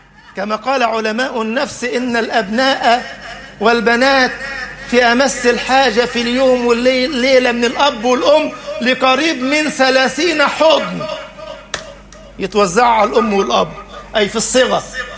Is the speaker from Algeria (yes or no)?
no; Upper Egypt, Egypt; أعرف بعضهم في صعيد مصر وأنا من الصعيد